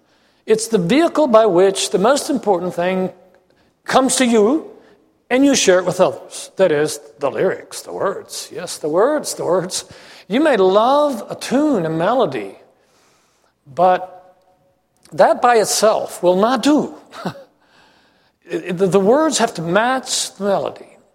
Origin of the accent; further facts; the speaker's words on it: Italy; English is a second language; I grew up in Italy, so there were a lot of English words, poetic English hymns that I had to figure out that weren't comprehensible immediately to me.